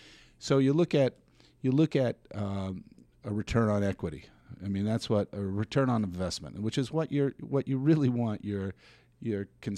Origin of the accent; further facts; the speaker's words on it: New York, United States; And well, I grew up here on Long Island, and, you know, as a young boy, I was an athlete and, you know, loved the game of baseball